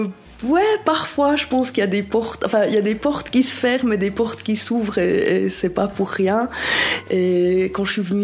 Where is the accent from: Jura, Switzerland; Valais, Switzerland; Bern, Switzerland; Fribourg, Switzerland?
Bern, Switzerland; Alors moi, j'ai grandi près de Bienne.